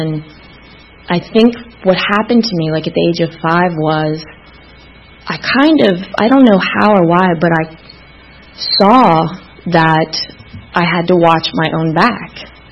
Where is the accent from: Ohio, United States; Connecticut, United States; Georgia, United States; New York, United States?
Georgia, United States; Atlanta; I was born in Atlanta, in the city, at Georgia Baptist Hospital, and grew up in Midtown.